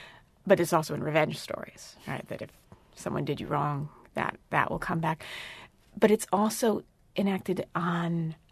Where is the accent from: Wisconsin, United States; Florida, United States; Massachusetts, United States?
Wisconsin, United States; Mazomanie; I grew up in Mesomanie, 25 miles west of where we sit.